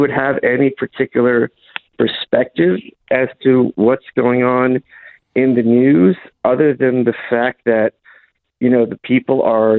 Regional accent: Lviv, Lviv Oblast, Ukraine; We're from Lviv, which is the furthest west, major city in Ukraine.

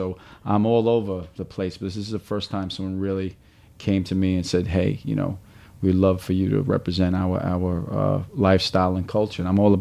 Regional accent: New York, United States; doing what inspires me is my neighborhood, you know, growing up in Brooklyn.

